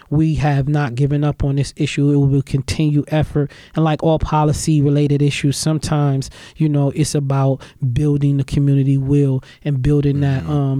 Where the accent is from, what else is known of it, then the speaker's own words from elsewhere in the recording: Buffalo, New York, United States; now in North Tonawanda, United States; Yeah, I'm right from the Fruit Belt, right here. You know, right here in the Fruit Belt, and I could be in Springville in one afternoon, and the next day I could be in North Tonawanda. Mm-hmm. Which is where I live, by the way.